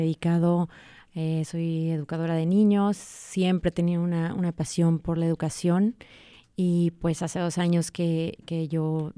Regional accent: Mexico; yo soy mexicana, entonces soy muy, muy orgullosa de ser mexicana. Llevo mis raíces con mucho orgullo

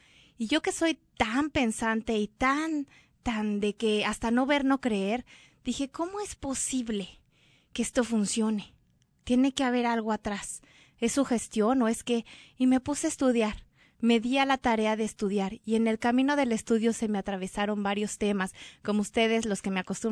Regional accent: Mexico; siempre digo pluma, soy mexicana

